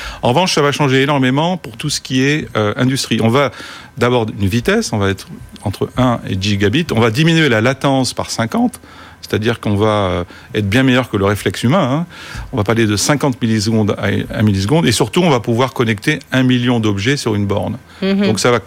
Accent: France; Je pense d'abord à mon pays, la France. Hein, je suis français

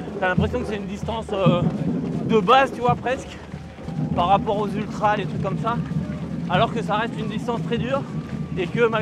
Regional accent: France; nous, par exemple, en tant que Français

